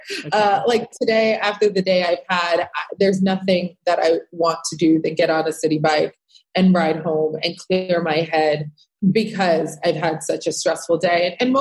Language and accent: English; New York, United States; I grew up in Rockland County. Okay. So next door to Westchester, super suburban.